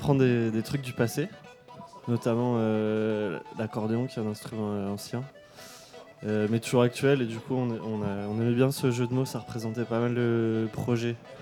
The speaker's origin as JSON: {"language": "French", "town": "Roubaix", "region": "Hauts-de-France", "country": "France", "tie": "born there", "said": "Et moi, je suis né à Roubaix, donc ce lieu, c'est un lieu qui m'est cher"}